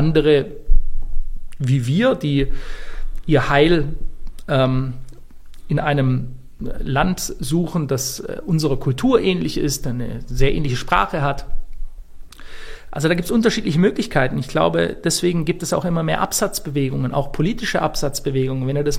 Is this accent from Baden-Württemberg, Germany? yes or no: yes; Baden-Württemberg, Germany; Ich bin ja Schwabe.